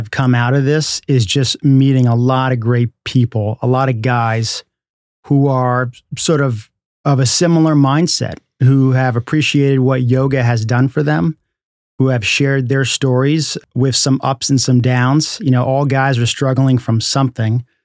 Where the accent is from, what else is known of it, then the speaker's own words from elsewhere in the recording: New Canaan, Connecticut, United States; also born or lived in New York; I was born in New York, but we moved out to Connecticut in the mid-70s. And so mostly I've spent the majority of my life growing up in Connecticut in a town called New Canaan